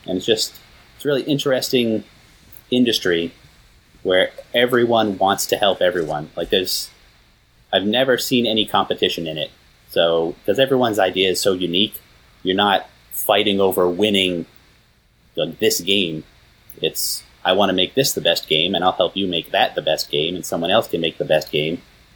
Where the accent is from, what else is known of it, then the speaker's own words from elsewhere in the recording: Massachusetts, United States; turns out we're both from Southern Mass.